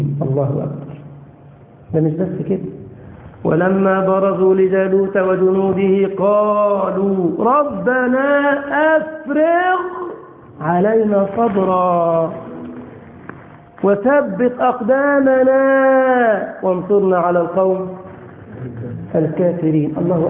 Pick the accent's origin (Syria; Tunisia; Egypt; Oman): Egypt; موجود في بلدنا مصر هنا